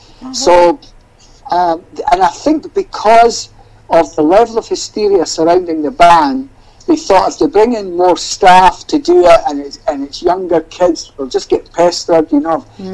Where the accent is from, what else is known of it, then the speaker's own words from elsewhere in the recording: Scotland, United Kingdom; And of course, being Scottish, occasionally they would just send me out to the local fish and chip shop.